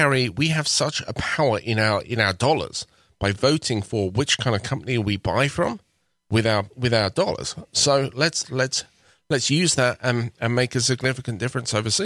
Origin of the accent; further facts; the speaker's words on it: England, United Kingdom; Because I'm from England.